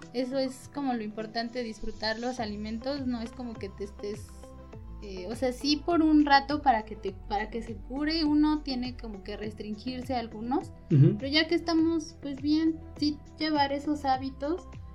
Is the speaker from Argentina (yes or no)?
no; Mexico; O sea, somos mexicanos, somos humanos